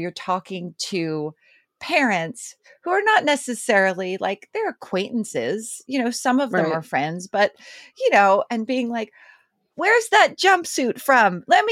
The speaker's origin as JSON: {"language": "English", "town": "Philadelphia", "region": "Pennsylvania", "country": "United States", "accent": "Philly", "said": "I know that I actively practiced my Philly accent away. I was just, mm-hmm. I was like, there is no place for these vowels in my new life, you know?"}